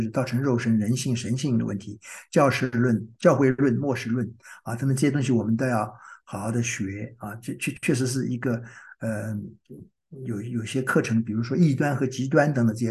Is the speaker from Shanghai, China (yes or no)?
yes; Shanghai, China; 弄得我上海人叫七荤八素，就是晕头转向啊